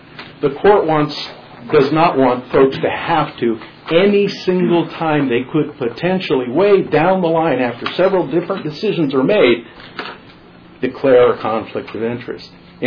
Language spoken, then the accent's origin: English; Nyssa, Oregon, United States; you know that I'm from Nissa, Oregon. And population 3,179, just in case you were curious. Farthest eastmost city in the state of Oregon.